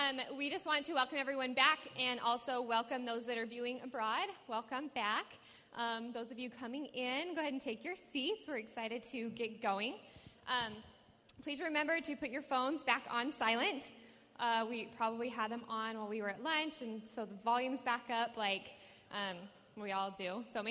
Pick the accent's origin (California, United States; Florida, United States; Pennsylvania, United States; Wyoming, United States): Wyoming, United States; So my name, like Ray said … I am from Wyoming. Is there anyone else from Wyoming here?